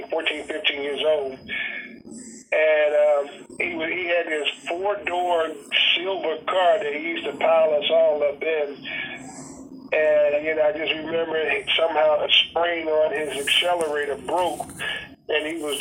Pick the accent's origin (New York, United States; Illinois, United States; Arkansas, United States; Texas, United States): Illinois, United States; Chicago; I'm from Chicago, Illinois.